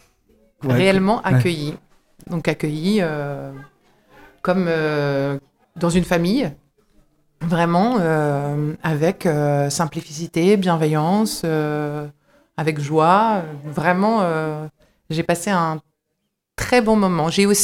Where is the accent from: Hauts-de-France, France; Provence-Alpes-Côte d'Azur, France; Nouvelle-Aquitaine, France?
Hauts-de-France, France; Lille; je ne suis pas douaisienne, je suis lilloise, je ne connaissais pas du tout.